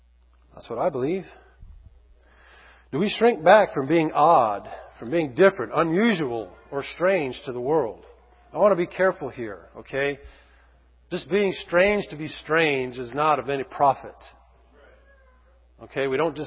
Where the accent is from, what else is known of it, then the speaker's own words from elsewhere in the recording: England, United Kingdom; I say favorite. I'm English.